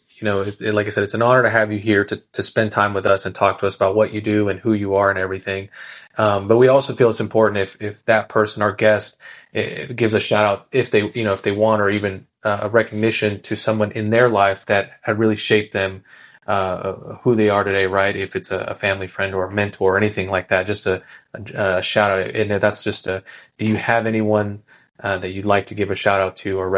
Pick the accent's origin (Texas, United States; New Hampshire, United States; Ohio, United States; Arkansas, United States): Arkansas, United States; also born or lived in California; when I lived in California, I'd say, oh, I'm from Arkansas.